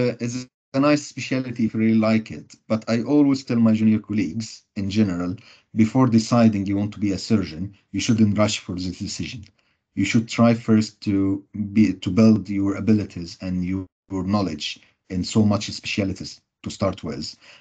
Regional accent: Egypt; moved away as an adult; now in United Kingdom; I'm a qualified surgeon in my home country, Egypt. I finished my training there in 2018, and then I chose to come to UK to start again.

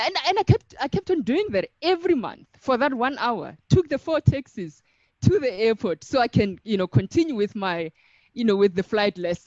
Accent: Limpopo, South Africa; when I was growing up in Limpopo

